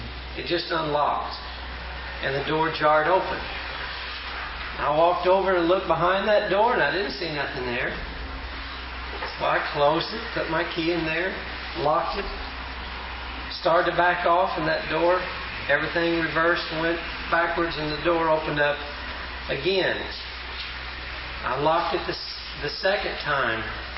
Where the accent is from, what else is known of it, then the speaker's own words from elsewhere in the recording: St. Paul, Oklahoma, United States; I'm from St. Paul, Oklahoma.